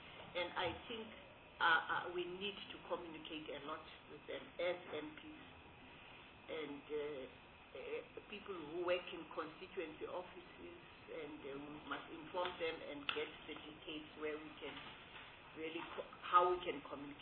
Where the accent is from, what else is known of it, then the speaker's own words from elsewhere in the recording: Gauteng, South Africa; I'm just bothered because I come from Gauteng.